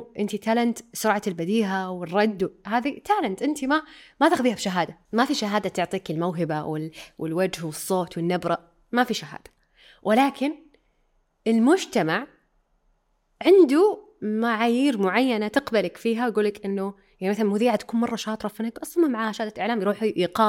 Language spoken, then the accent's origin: Arabic; Egypt; وإحنا عندنا في مصر، عندنا عقد الشهادات واجد.